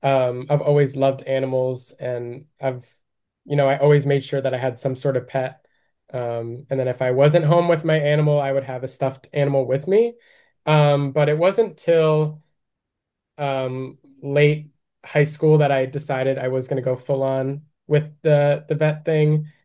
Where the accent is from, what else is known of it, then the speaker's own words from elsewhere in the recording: New Jersey, United States; I grew up in North Jersey. I was able to go undergrad in Central Jersey, and now I go to vet school in South Jersey.